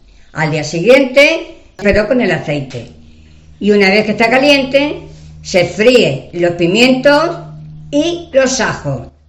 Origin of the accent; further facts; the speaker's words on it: Extremadura, Spain; Migas extremeña, de mi tierra.